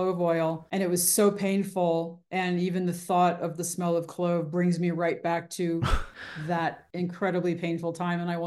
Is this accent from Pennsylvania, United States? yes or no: yes; Philadelphia, Pennsylvania, United States; Well, I'm from Philly, so I must.